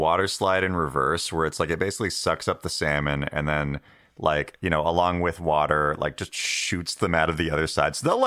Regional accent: Washington, United States; I grew up in Washington State, and like it was like on a res in kind of like the like kind of away from like a lot of cool businesses and stuff like that.

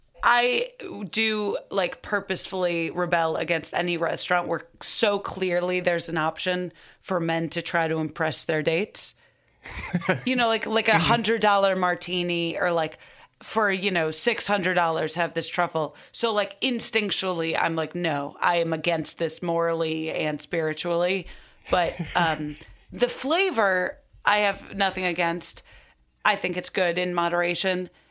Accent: Highland Park, Illinois, United States; I'm from Highland Park.

